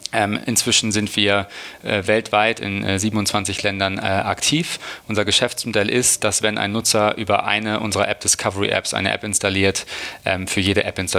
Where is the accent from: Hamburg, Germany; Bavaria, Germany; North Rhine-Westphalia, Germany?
Hamburg, Germany; Ich komme aus dem Süden von Hamburg, aus dem schönen Neugraben.